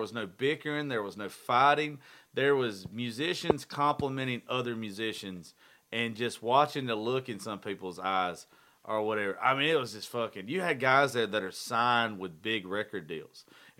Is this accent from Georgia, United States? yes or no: yes; Georgia, United States; now in Nashville, United States; We're all from Georgia.